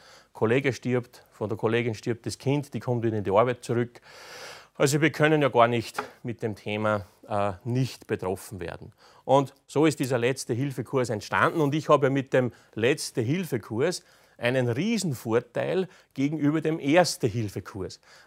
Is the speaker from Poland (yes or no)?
no; Upper Austria, Austria; Es gibt zum Beispiel in Oberösterreich, wo ich herkomme, in den Gemeinden so Vereine